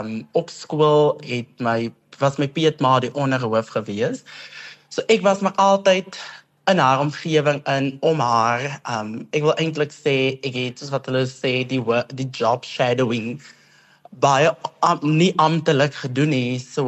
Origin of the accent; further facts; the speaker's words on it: Victoria West, Northern Cape, South Africa; ek het toe op Victoria West begin skool gee, my tuisdorp.